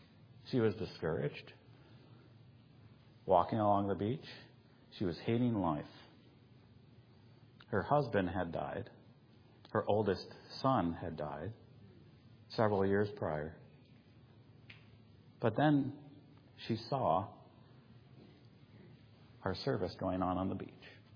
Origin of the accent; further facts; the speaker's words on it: United States; As an American, I could have gone and rented a place.